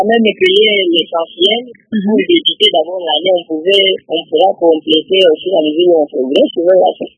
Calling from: Lubumbashi, Haut-Katanga, DR Congo; Oui, bon, chez nous à Lubumbashi, on est en train de forcer au moins de préparer quelque chose pour nos enfants.

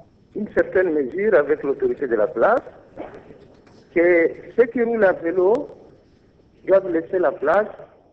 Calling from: Uvira, South Kivu, DR Congo; c'est un problème épineux ici chez nous à Uvira.

